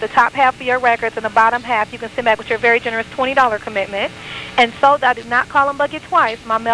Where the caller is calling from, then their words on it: Dearborn, Michigan, United States; but I am calling you from Dearborn, Michigan.